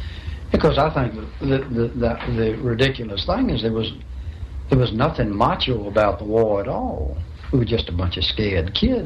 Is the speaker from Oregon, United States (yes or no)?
no; Mobile, Alabama, United States; I grew up in Mobile, Alabama.